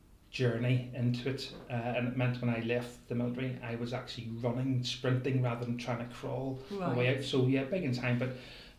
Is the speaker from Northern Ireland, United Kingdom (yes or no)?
yes; Northern Ireland, United Kingdom; I grew up obviously in Northern Ireland when the Troubles were on, and the army were everywhere on the streets.